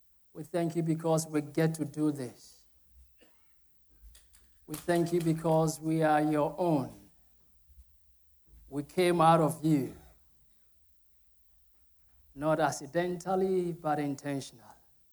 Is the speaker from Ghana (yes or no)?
yes; Ghana; English is a second language; I'm not English, I'm a Ghanaian, but I try to speak English.